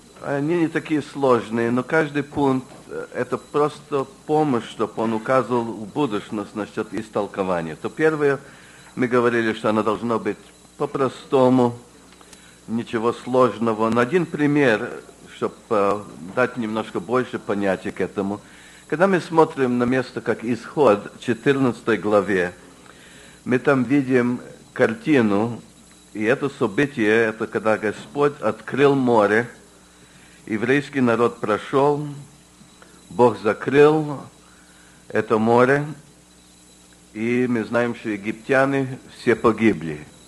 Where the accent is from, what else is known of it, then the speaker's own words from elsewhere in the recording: Canada; Потому что я вырос в Канаде.